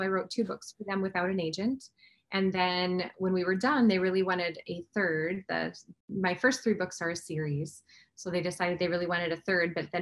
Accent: Midwest, United States; And I'm from the Midwest, and this is what I write about.

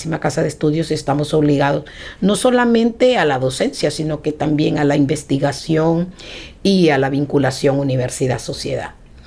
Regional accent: Honduras; orgullosamente nosotros como hondureños tenemos muy, muy buenos abogados

